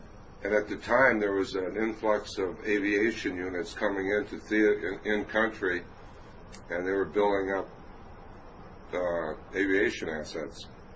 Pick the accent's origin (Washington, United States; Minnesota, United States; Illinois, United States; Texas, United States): Minnesota, United States; Minneapolis; I was born in Minneapolis, Swedish Hospital, on January 29, 1947. Ancestry was Scandinavian, Norwegian, Swedish, and French on my father's side. Very conservative. Went to school in South Minneapolis.